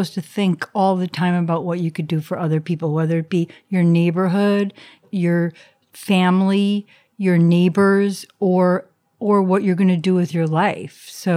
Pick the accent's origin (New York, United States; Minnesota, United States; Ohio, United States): New York, United States; New York City; also born or lived in Nyack; I grew up in New York City and then Nyack, New York.